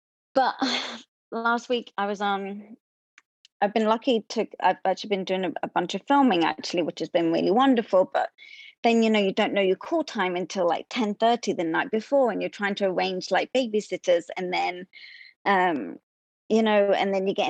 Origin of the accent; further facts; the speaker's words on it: London, United Kingdom; now in United States; I came from London in 2008.